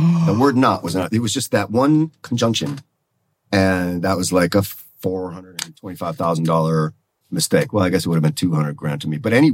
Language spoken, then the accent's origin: English; Detroit, Michigan, United States; I was from the Midwest in Detroit.